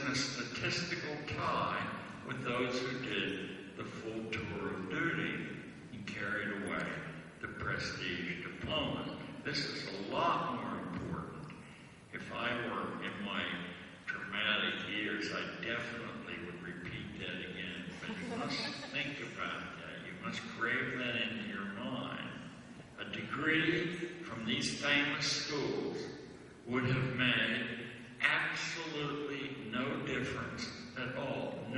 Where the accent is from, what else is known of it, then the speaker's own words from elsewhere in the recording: Pittsburgh, Pennsylvania, United States; now in New York, United States; I'm as greedy as the next Pittsburgher.